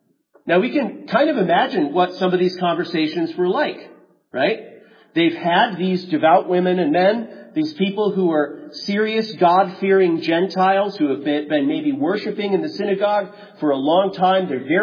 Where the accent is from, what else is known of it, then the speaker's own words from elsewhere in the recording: United States; I have to tell you that we as American Christians especially think very individually.